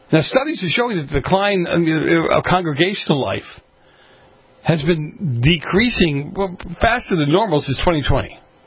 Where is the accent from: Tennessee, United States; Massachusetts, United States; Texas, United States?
Massachusetts, United States; Boston; I grew up on the East Coast, as some of you know, in Boston.